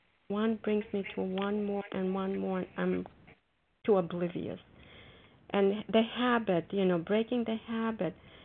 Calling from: Foxborough, Massachusetts, United States; I'm calling from Foxborough, Massachusetts.

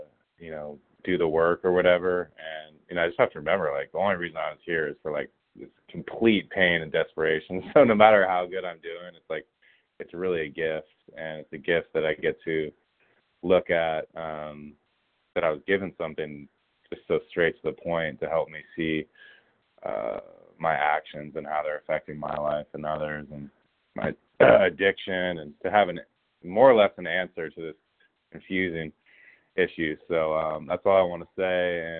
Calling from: Los Angeles, California, United States; I'm calling from Los Angeles.

